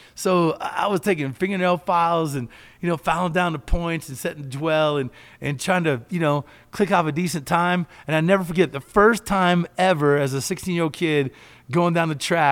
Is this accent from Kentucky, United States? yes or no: yes; Kentucky, United States; We had a little hangout in my little small town, and I grew up in Kentucky.